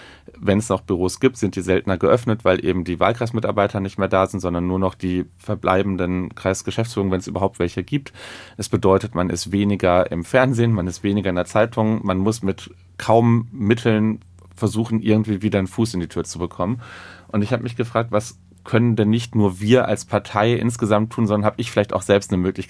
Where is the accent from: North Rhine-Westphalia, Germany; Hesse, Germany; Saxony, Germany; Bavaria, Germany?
North Rhine-Westphalia, Germany; Duisburg; Duisburg bleibt meine Heimat und mein Zuhause.